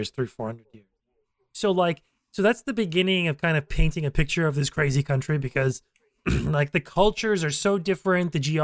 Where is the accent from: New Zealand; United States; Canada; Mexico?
Canada; because I grew up in Canada too, and I didn't get America until like I had lived there